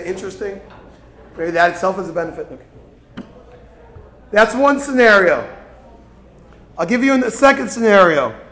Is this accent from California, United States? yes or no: no; Brooklyn, New York, United States; I grew up in Brooklyn, in Bensonhurst. There are lots of Vinnies back in the day.